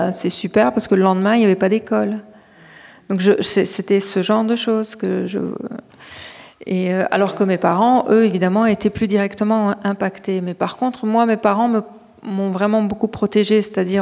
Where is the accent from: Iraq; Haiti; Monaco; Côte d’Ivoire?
Iraq; now in France; C'est-à-dire que il savait que je venais d'Irak, de temps en temps, il était au courant de certaines anecdotes, mais j'ai jamais beaucoup parlé de l'Irak parce que c'est en moi.